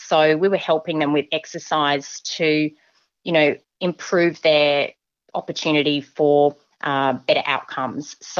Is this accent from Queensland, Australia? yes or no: yes; Brisbane, Queensland, Australia; I actually grew up in the outer suburbs, which was very common back in the day. So in the southern part of the Moreton Bay Shire was where I called home.